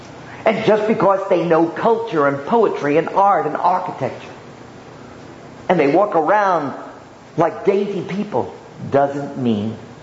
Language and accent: English; Bronx, New York, United States; born there; I was born in the Bronx. I'm just a plebe from the Bronx.